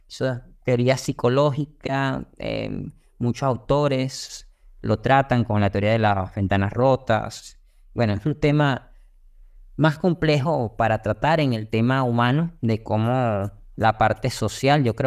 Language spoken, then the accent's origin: Spanish; Venezuela; Fíjate, sí, obviamente, soy venezolano.